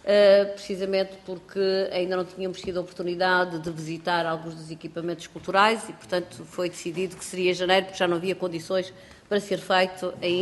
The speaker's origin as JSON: {"language": "Portuguese", "region": "Norte", "country": "Portugal", "said": "Sou nortenha e vou muito para o Norte."}